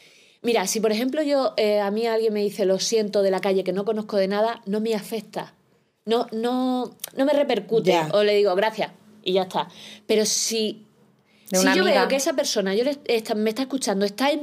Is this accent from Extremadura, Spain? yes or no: yes; Extremadura, Spain; now in Valladolid, Spain; Porque yo vivo en Valladolid, yo soy extremeña...